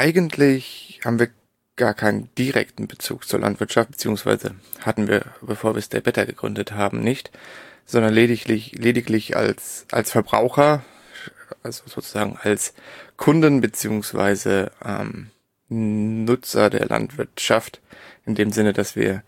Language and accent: German; Darmstadt, Hesse, Germany; also born or lived in Berlin; ich bin geboren, bin ich in Berlin und aufgewachsen in Darmstadt in der Nähe von Frankfurt.